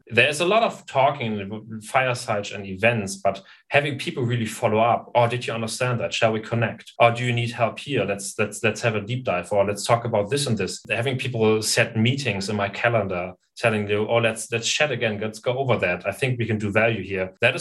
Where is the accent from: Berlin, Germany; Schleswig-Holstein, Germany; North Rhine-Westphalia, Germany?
Schleswig-Holstein, Germany; Flensburg; moved away as an adult; I moved 600 kilometers away from Flensburg to Aachen to study there.